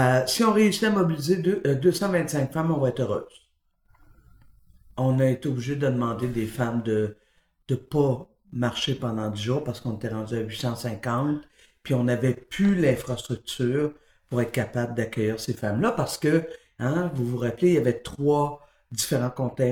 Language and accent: French; Windsor, Quebec, Canada; born there; Moi, je suis née dans le canton de l'Est. Je suis née en Estrie, à Windsor, un petit village qui, à l'époque, s'appelait Windsor Mills, parce que c'était un village anglophone, beaucoup.